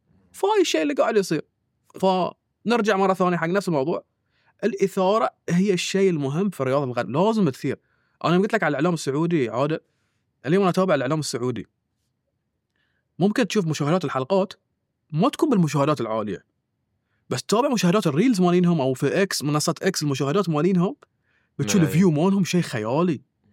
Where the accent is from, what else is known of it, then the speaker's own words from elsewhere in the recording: Bahrain; الناس ما أنت بحريني، أنا بحريني وكلنا نحب البحرين